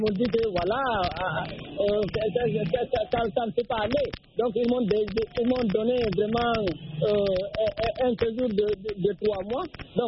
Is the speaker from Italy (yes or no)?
no; Guinea; now in Cameroon; moi, je suis originaire de la Guinée-Conakry, je suis venu, je rentrais illégalement ici au Cameroun.